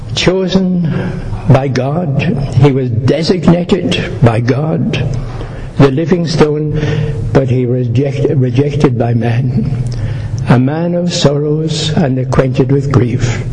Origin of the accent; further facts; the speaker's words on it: Ireland; Being Irish, I'll start at the third one.